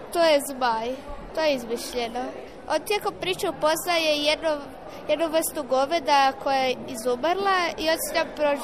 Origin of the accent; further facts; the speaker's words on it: Velika Gorica, Zagreb County, Croatia; ja dolazim iz Velike Gorice.